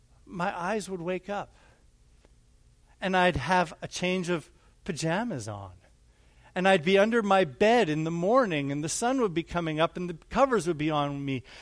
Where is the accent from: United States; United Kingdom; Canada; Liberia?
Canada; Calgary, Alberta; when I was a young boy growing up in Canada, in Calgary, we'd take these long road trips out to the West Coast to see my grandparents